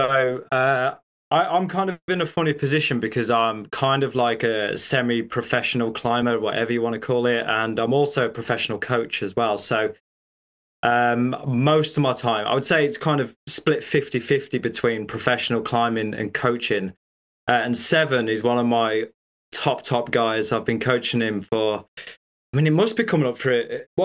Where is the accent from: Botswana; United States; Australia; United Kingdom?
United Kingdom; West Midlands; I'm originally from just north of Birmingham, which is a pretty kind of, it's an industrial city in the UK. I'm from very much a working class background.